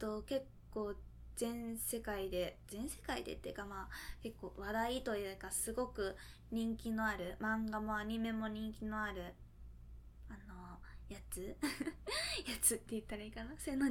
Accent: Fukuoka, Japan; accent: Hakata dialect; うち博多弁で喋ってるの多分これでわかると思うんやけど、福岡出身で今も福岡に住んでるんやけど、

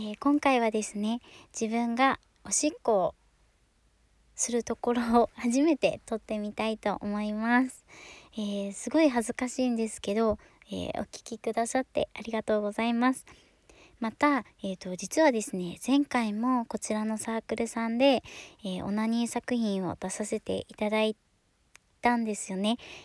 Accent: Hokkaido, Japan; 出身は北海道です。

